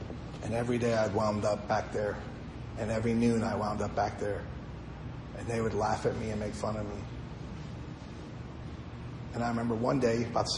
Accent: New York City, New York, United States; And I'm from New York City, I don't understand trees.

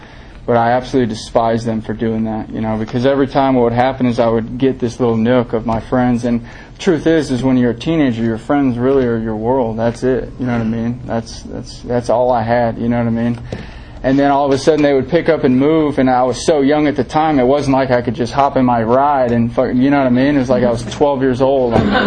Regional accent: Denver, Colorado, United States; Oh, I'm the guy from Denver

